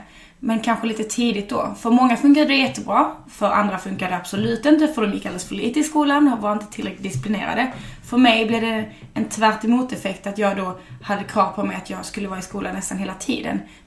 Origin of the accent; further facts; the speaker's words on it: Skåne, Sweden; Jag är född och uppvuxen i Skåne.